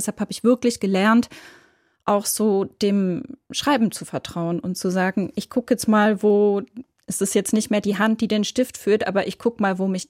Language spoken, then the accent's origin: German; Switzerland; first language Swiss German; dass meine Muttersprache der Dialekt, also das Schweizerdeutsche ist